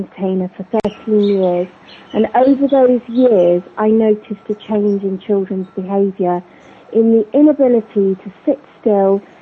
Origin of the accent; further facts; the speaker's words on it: Goa, India; also born or lived in England; I'm half Portuguese Indian, so I'm from Goa. My father's from Goa, and my mum is from England.